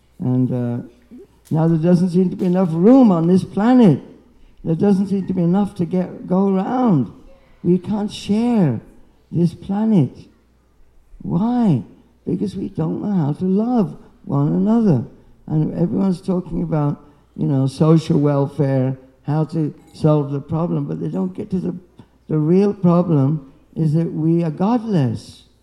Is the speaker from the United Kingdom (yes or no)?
yes; Birmingham, West Midlands, United Kingdom; born there; I was born in England. I'm a Brahmi, I was born in Birmingham, you know what I mean? I was born in Birmingham, a Brahmi.